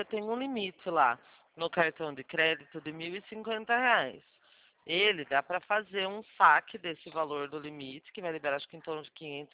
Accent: Limeira, São Paulo, Brazil

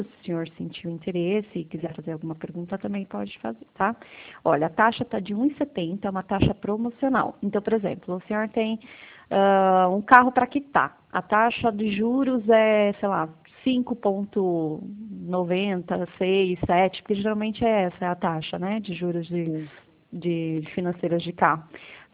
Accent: São Roque, São Paulo, Brazil; sou de São Roque. Eu não sei se você já ouviu falar na Terra do Vinho, perto de Sorocaba.

